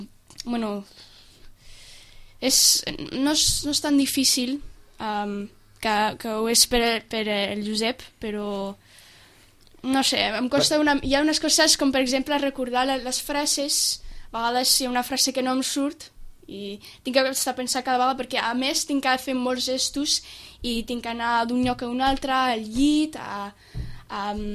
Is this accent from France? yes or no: yes; France; born there; first language en; Catalan is a second language; Però jo he nascut a França, llavors no tinc un accent... americà, diem